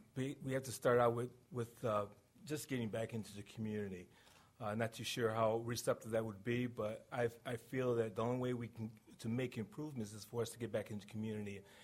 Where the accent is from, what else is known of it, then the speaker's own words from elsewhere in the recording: Detroit, Michigan, United States; It goes all the way back from growing up in Detroit, Michigan, many, many years ago.